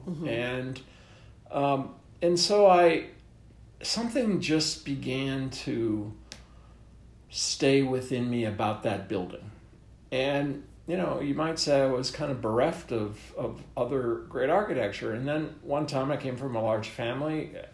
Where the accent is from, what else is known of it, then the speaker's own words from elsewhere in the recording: Minneapolis, Minnesota, United States; I grew up in Minneapolis, you know, pretty conventional suburb that was probably built after World War II.